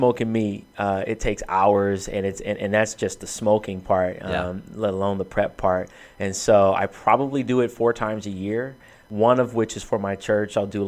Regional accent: Compton, California, United States; now in Long Beach, United States; So I'm born and raised in Compton. I live in Long Beach, which is adjacent to Compton.

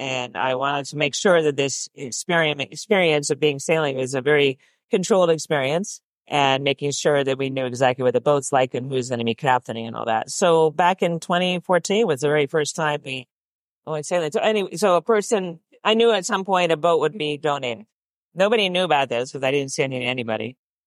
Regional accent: Connecticut, United States; And so I grew up sailing in Connecticut all my life.

